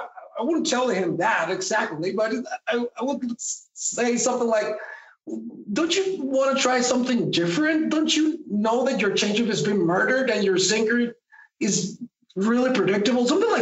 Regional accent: Puerto La Cruz, Anzoátegui, Venezuela; now in Caracas, Venezuela; Around 9 years ago, I moved to Caracas. I'm from Puerto La Cruz. That's like a coast city here in Venezuela.

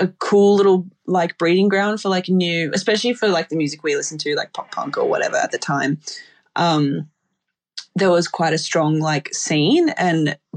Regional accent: Australia; going on with my visa, so I had to come back home to Oz.

